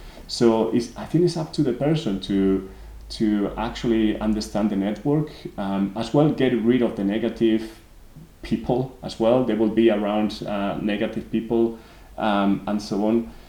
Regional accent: Salamanca, Castile and León, Spain; English is a second language; now in Leeds, United Kingdom; So my hometown is Salamanca, Spain. Someone may claim that it's the most beautiful city in the world.

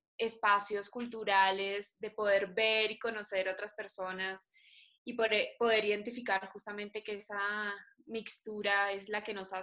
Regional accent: Uruguay; also born or lived in Colombia; Yo soy colombiana, criada en Uruguay. Tengo, en este momento, 24 años.

